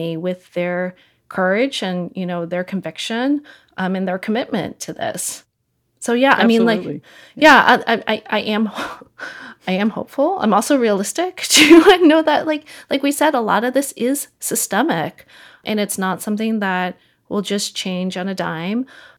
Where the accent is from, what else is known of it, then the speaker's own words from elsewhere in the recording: United States; you know, as someone who grew up, you know, I'm Chinese American.